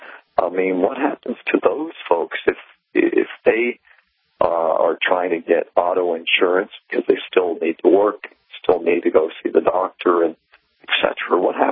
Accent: Massachusetts, United States; You know, I'm 16 and a half where I grew up in Massachusetts.

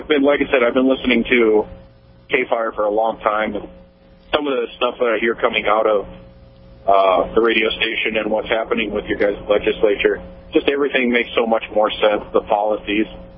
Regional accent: South Dakota, United States; I'm from South Dakota. I don't even live in North Dakota

